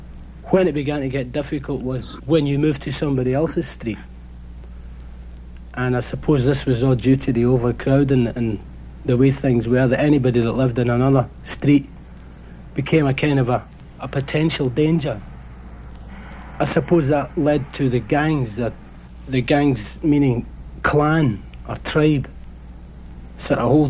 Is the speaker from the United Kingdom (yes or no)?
yes; Glasgow, Scotland, United Kingdom; If my accent sounds a little bit strange to you, that's because I come from Glasgow, which is in Scotland. Everybody in Glasgow speaks like that. I grew up there in that city